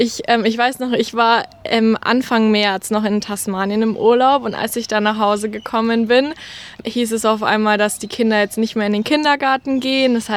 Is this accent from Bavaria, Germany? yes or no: yes; Munich, Bavaria, Germany; now in Australia; ich bin 20 Jahre alt und ich komme aus München in Deutschland. Genau, und ich bin hier ein Au-pair seit Dezember.